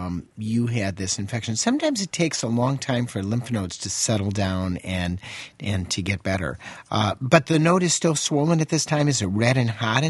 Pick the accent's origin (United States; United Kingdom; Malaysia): United States; Wisconsin; I mean, I'm from Wisconsin, where not drinking milk is akin to communism.